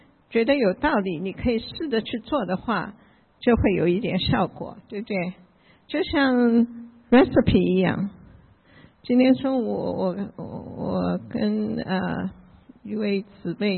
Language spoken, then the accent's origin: Chinese; Taiwan; also born or lived in Shanghai, China; 我出生在上海，那七岁的时候就是逃难哈，到台湾去。